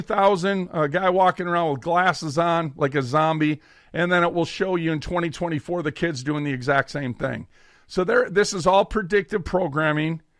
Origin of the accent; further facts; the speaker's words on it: Minneapolis, Minnesota, United States; I was born and raised in Minneapolis, St. Paul.